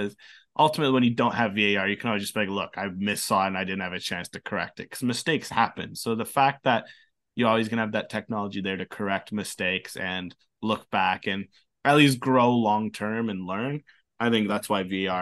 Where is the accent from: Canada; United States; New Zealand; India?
Canada; as a Canadian